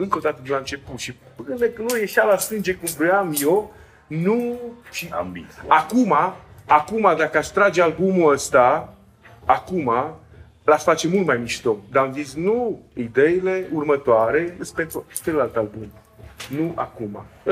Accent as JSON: {"language": "Romanian", "region": "Transylvania", "country": "Romania", "said": "Păi zic, măi vole, eu vin din Transilvania, bunic meu"}